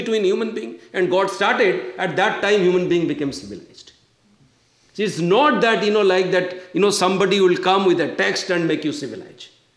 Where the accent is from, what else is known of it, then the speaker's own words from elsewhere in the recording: Puri, Odisha, India; this god called Jagannath, located in Puri, my home state